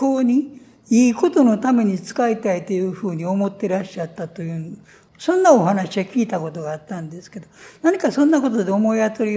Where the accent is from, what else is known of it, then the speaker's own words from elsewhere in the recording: Nishinomiya, Hyogo, Japan; 僕ら小さい頃から西宮にいて、ここは関学や、ここは関学やと言われてきました。